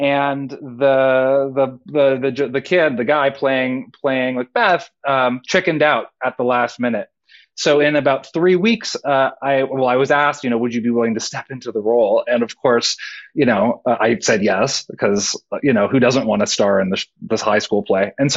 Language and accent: English; Ontario, Canada; So growing up outside of Toronto, I was always very involved in community theater.